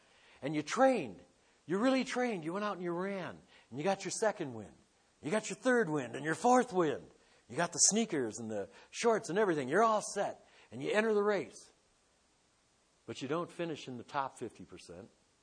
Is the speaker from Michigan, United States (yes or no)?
yes; Detroit, Michigan, United States; I grew up in Detroit, Michigan, and we had our own variety of drivers out there.